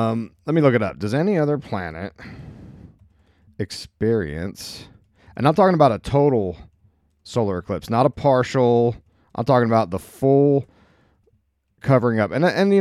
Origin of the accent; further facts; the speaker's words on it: United States; because I'm an American living in America.